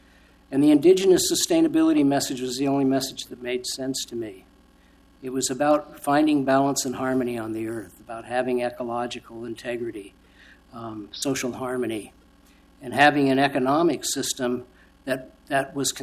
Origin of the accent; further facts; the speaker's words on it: Portland, Oregon, United States; I'm proud to be a Portlander. I was born and raised in Portland.